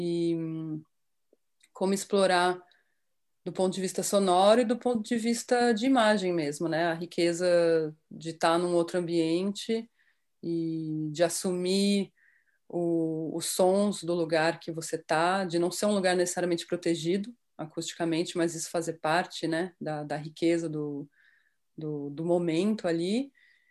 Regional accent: Campinas, São Paulo, Brazil; born there; E aí nessa época eu já morava em São Paulo, porque eu nasci em Campinas, vocês vão ver que eu vou falar porta.

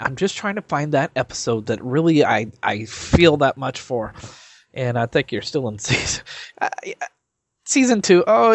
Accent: Nebraska, United States; from Nebraska.

